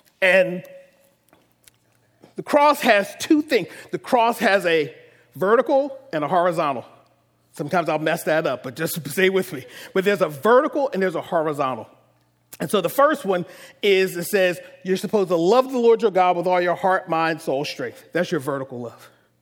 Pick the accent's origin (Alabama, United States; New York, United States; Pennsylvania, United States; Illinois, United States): Pennsylvania, United States; Philadelphia; I'm born and raised in Philadelphia, and it's, you know, brotherly love.